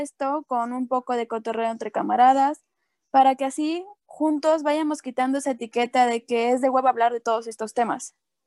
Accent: Mexico; las consecuencias de nuestros mismos actos como mexicanos

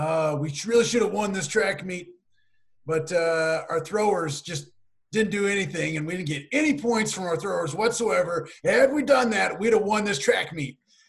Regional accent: Missouri, United States; got a scholarship to Northwest Missouri State University, D2 school in my hometown.

